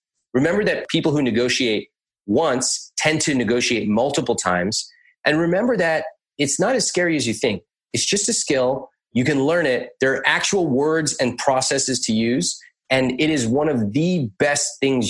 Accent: United States; Anyone with ethnic parents probably does. And then I grew up in America, so I also know American culture as well.

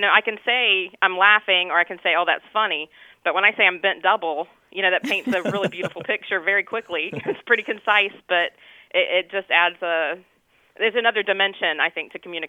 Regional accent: North Carolina, United States; I grew up in Carteret County, North Carolina. We're on the coast. And in the eastern part of the county, we call it Down East.

